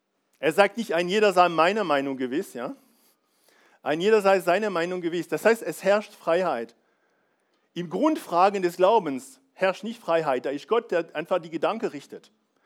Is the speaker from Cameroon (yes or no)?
no; France; now in Germany; Also ich bin Franzose, ich lebe in Deutschland